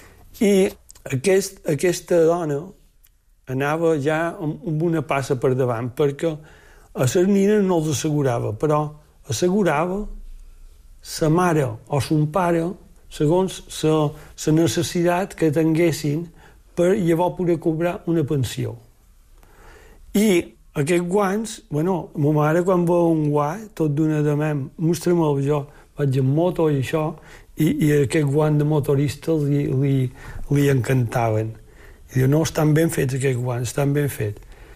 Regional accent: Sóller, Balearic Islands, Spain; born there; Vaig néixer a Solla, dia 8 de novembre del 57.

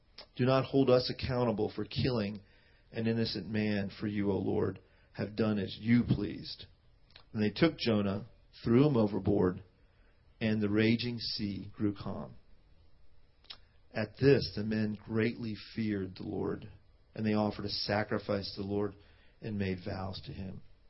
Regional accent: India; as an Indian person, I don't really get on boats very much. I don't know about you guys. I don't know if it's like we're seafaring people as Indians.

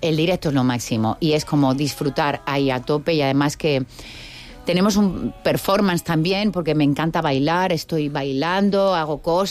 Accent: Madrid, Community of Madrid, Spain; moved away as an adult; also born or lived in Jaén; now in Mallorca, Spain; Nací en Jaén. A los 3 años fui a Madrid.

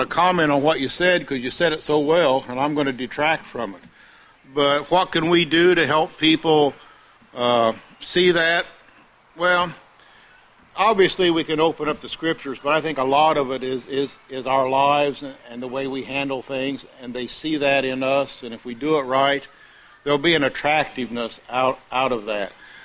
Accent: Martinsville, United States; I remember when I was growing up in Martinsville

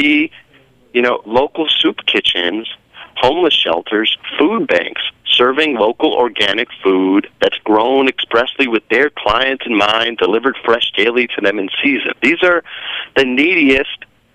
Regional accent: Missoula, Montana, United States; this happened to be in my hometown in Missoula, Montana, of all places, where the frost-free growing season is fewer than 120 days.

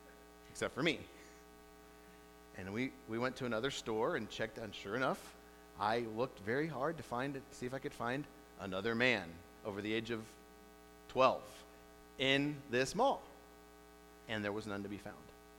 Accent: Ohio, United States; now in Indiana, United States; We went to school in Ohio, and I'm from Ohio

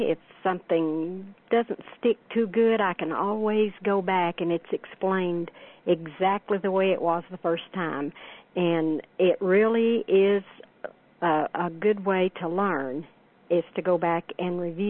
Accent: Johnson City, Tennessee, United States; I am from Johnson City, Tennessee.

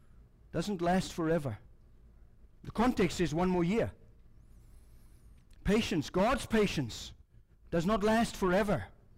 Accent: Ireland; I know that. I'm Irish.

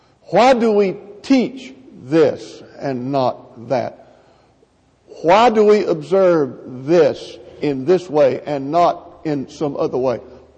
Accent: Texas, United States; You were raised in Indiana and I was raised in Texas, and I understand everything you're saying.

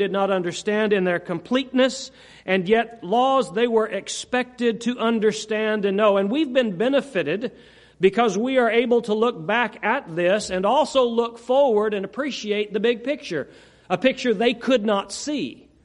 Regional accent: San Francisco, California, United States; born there; I could not help it that I was born in San Francisco. That's not my fault, okay?

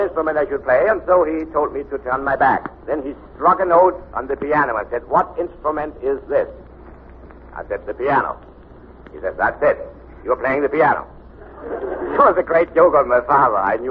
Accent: Denmark; born there; English is a second language; I was born a baby in Denmark in the year 19... Let me see, 1 year before my first birthday. And we didn't have much money, and so I was born at home.

